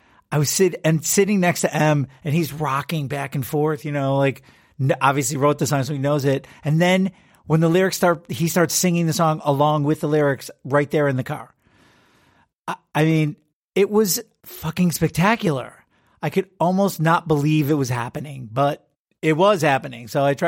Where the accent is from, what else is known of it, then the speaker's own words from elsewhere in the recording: Detroit, Michigan, United States; I grew up in Detroit, so I knew exactly what that meant.